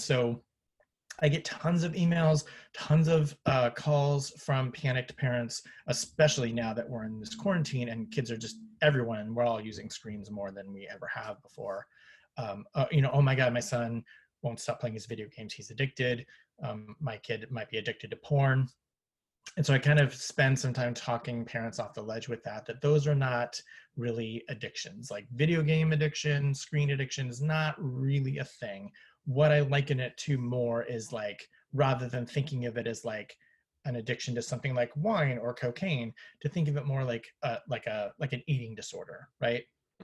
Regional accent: Seattle, Washington, United States; I hail from Seattle, and I have been working with teenagers since I was one.

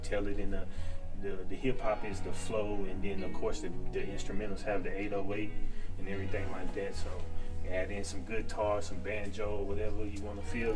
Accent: Forest City, North Carolina, United States; I'm originally from North Carolina, Forest City, North Carolina. You know, it's the sticks, real country.

